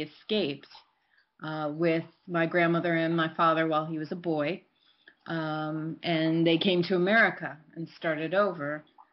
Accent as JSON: {"language": "English", "town": "Manhattan", "region": "New York", "country": "United States", "tie": "born or raised there", "said": "And I grew up in Manhattan, so I did go to Macy's and I did visit Santa there."}